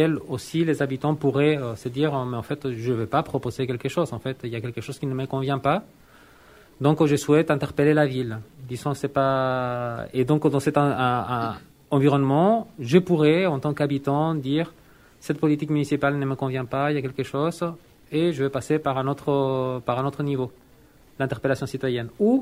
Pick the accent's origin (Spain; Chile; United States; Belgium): Chile; now in Grenoble, France; En fait, je ne suis pas Grenoblois d'origine, mais je suis pleinement Grenoblois. Donc, je viens du Chili, je suis chilien aussi. Je suis chilien et français, donc naturalisé.